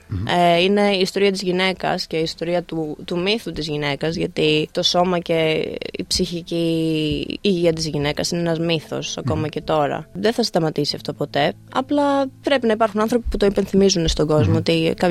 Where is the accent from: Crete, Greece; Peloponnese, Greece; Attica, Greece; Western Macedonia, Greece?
Peloponnese, Greece; Velo; now in Melbourne, Australia; Ήρθα από το Βέλο Κορινθίας πριν 10 χρόνια. Μετακομίσαμε με την οικογένειά μου πρώτα στη Νότια Αυστραλία